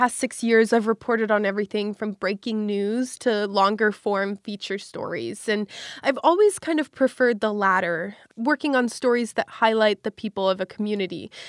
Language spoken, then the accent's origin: English; Pinedale, Wyoming, United States; Well, I was raised in Pinedale, Wyoming. It's a town with a population of less than 2,000 people, and it's at the base of the Rocky Mountains.